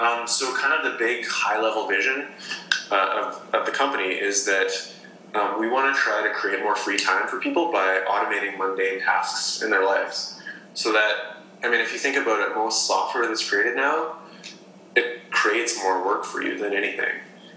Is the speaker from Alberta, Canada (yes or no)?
no; Saskatchewan, Canada; also born or lived in Boston / Seattle / San Francisco / San Jose; Originally from Saskatchewan.